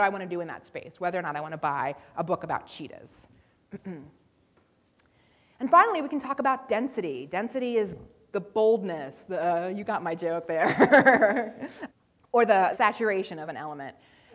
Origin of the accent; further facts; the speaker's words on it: Philadelphia, Pennsylvania, United States; here is a map of my hometown, the city of Philadelphia.